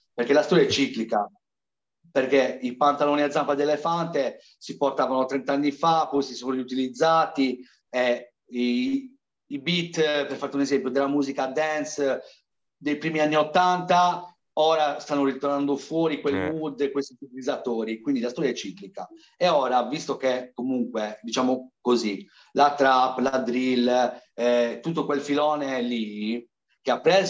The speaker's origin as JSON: {"language": "Italian", "region": "Sardinia", "country": "Italy", "said": "Il problema, quello che dico sempre io, è che siamo sardi."}